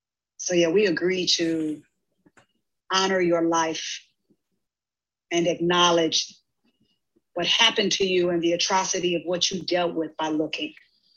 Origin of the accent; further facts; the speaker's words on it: Inglewood, California, United States; coming back to Los Angeles, my hometown of Inglewood, and seeing things burn to the ground.